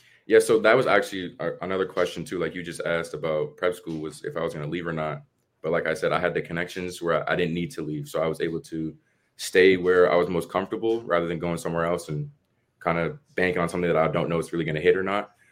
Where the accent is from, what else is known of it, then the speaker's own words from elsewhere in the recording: New Hampshire, United States; Yeah, I loved it. New Hampshire gets a lot of hate, though, for, you know, a lot of people don't know where New Hampshire is, really.